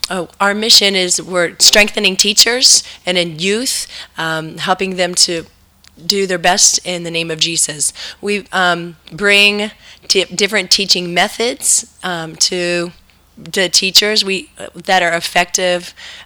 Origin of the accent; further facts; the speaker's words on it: United States; I'm from the United States.